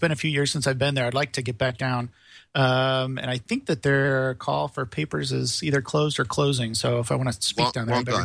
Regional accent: Benicia, California, United States; You can also follow what I'm doing at Benicia Makerspace, which I run here in my hometown.

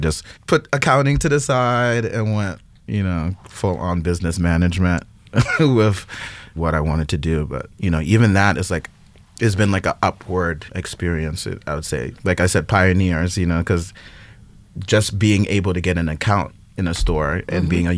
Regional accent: Queens, New York, United States; Yes, born and raised in Lefrak City.

